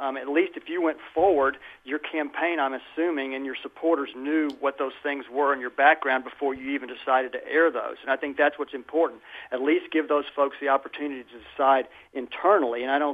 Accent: Dallas, Texas, United States; I'm a Dallas guy. I was born and raised in Dallas.

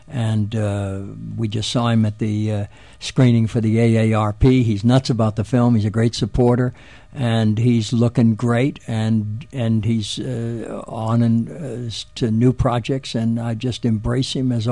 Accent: Dayton, Ohio, United States; We were in my hometown, Dayton, Ohio.

